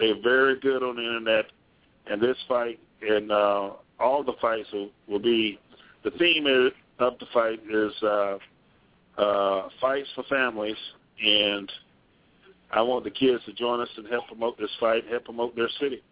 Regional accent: North Carolina, United States; now in Myrtle Beach, United States; I am from North Carolina, and for the past 4 years, almost 5 years now, I've lived in Myrtle Beach, South Carolina.

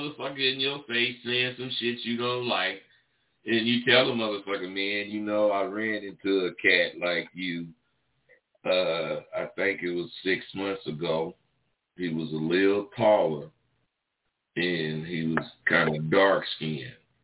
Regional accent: California, United States; I'm in California. I'm from California, and I done turned out.

